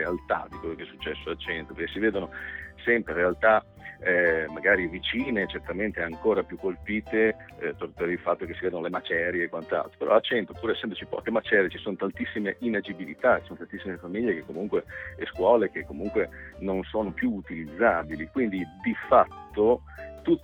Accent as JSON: {"language": "Italian", "town": "Cento", "region": "Emilia-Romagna", "country": "Italy", "said": "mi sono sentito in dovere di cittadino centese, da qualche maniera, di dover aiutare la mia terra."}